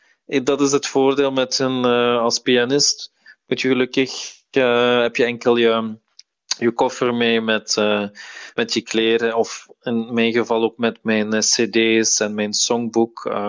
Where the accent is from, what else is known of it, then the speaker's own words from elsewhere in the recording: Dilsen-Stokkem, Limburg, Belgium; also born or lived in Maaseik; ik ben geboren in Mazeik. Ik heb ook altijd opgegroeid in de buurt van Mazeik, in Dilze-Stockum.